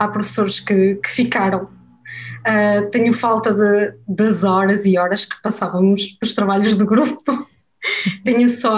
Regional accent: Melgaço, Viana do Castelo, Portugal; moved away as an adult; also born or lived in Lisbon; now in Paris, France; eu sou natural de Melgaço, Viana do Castelo, e em 2009 entrei na Universidade de Minho no curso de Tecnologias e Sistemas de Informação. Trabalhei um ano em Portugal

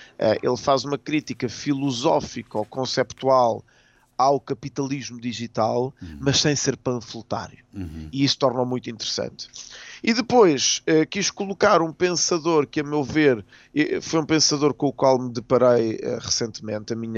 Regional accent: Portugal; Eu digo que sou português, mas ao mesmo tempo tenho uma ligação de coração à capital da Argentina.

